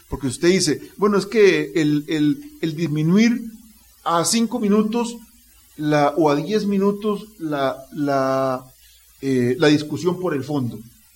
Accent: Costa Rica; una de las cosas que nosotros necesitamos como costarricenses y como país es

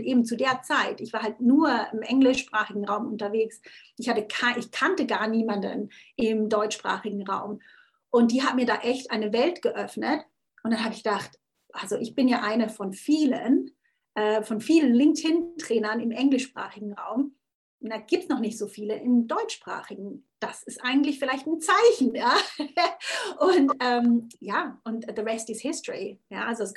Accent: Switzerland; German is a second language; Und eben als Schweizerin ist ja Hochdeutsch für mich auch eine Fremdsprache. Nur, das merkt man nicht, wenn man natürlich, also ich bin ja am Bodensee aufgewachsen, an der Grenze und das war alles eins für mich.

